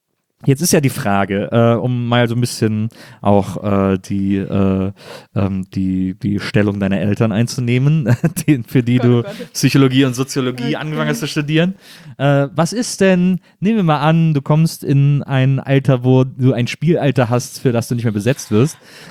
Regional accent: Cologne, North Rhine-Westphalia, Germany; moved away; also born or lived in Munich; ich bin ja aus Köln irgendwann weggezogen, habe auch schon an ganz vielen Orten gelebt

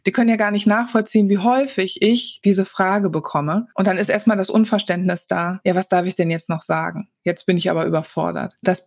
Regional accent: Wuppertal, North Rhine-Westphalia, Germany; born there; ich bin in Wuppertal geboren

